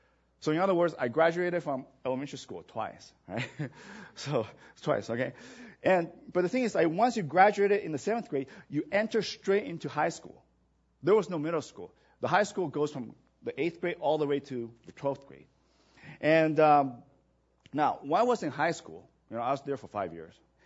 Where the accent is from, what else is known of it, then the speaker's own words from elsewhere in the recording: Vancouver, British Columbia, Canada; also born or lived in Taiwan; I grew up in Canada. And, you know, for those of you who know my story, my family, we moved to Vancouver after I graduated from elementary school in Taiwan.